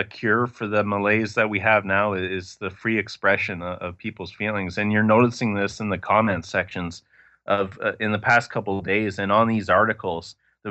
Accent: Canada; it was absolutely essential to the identity of myself as a Canadian.

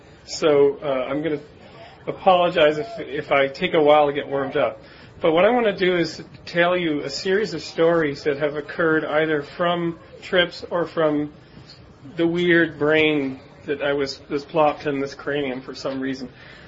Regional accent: Canada; You know, I'm a Canadian, so...

